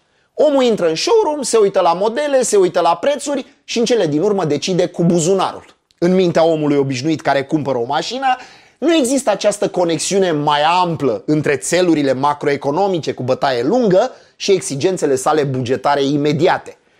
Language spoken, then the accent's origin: Romanian; Romania; Ca un român suspicios ce sunt